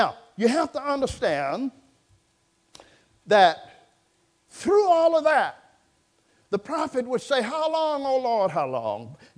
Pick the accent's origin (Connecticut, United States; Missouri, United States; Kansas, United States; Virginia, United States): Virginia, United States; when I was a little boy, growing up in Virginia on a farm that my grandfather had purchased before the First World War, I grew up on a family farm, 40 acres.